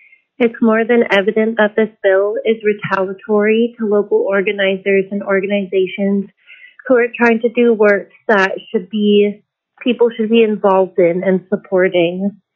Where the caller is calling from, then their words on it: Anchorage, Alaska, United States; I'm calling from East Anchorage